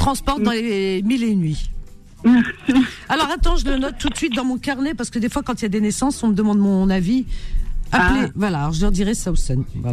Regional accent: Algeria; Je peux le dire, je suis native d'Algérie.

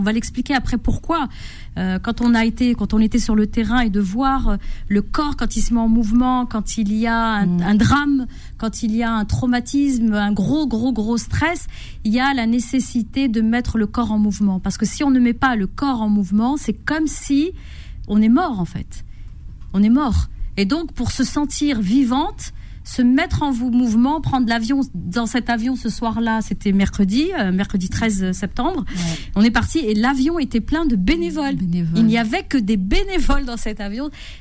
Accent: Morocco; born there; Donc le Maroc, c'est mon pays natal, hein. C'est mon pays de cœur.

